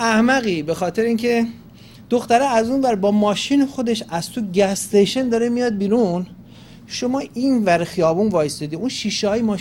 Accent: Gilan, Iran; گیلکیش میشه لل، نمیدونم فارسیش میشه چی، من چون گیلکم

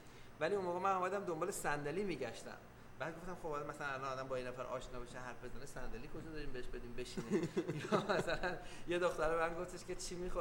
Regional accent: Iran; moved away; آقا ما 10 سال از ایران اومدیم بیرون

